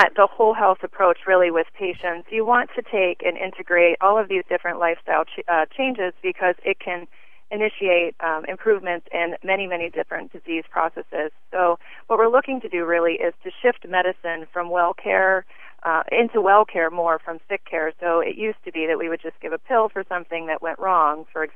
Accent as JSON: {"language": "English", "region": "Pennsylvania", "country": "United States", "tie": "born or raised there", "said": "moved back into my hometown, the Shenango Valley, in 2006."}